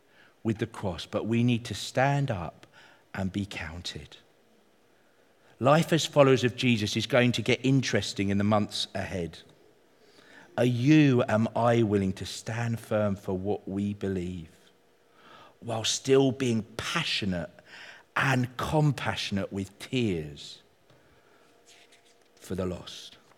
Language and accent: English; United Kingdom; I'm British.